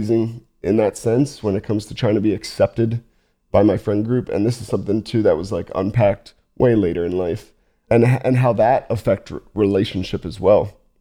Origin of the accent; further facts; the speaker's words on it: Delaware, United States; You know, I grew up in Delaware. I very quickly realized like Delaware wasn't it.